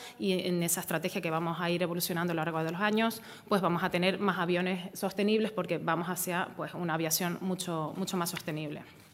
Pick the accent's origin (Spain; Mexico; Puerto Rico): Spain; Tenerife, Canary Islands; Yo como tinerfeña soy country manager de la compañía en España, pero soy de Tenerife